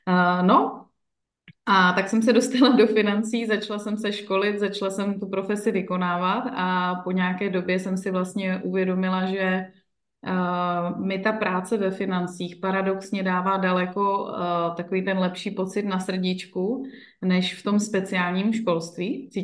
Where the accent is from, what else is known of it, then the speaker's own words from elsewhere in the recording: Jevíčko, Pardubice Region, Czechia; protože pocházím z Jevíčka, to je kousek od vás, že jo?